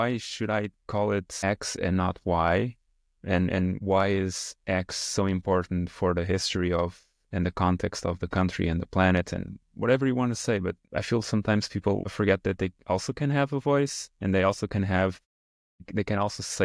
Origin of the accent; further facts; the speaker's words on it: Portugal; I come from Portugal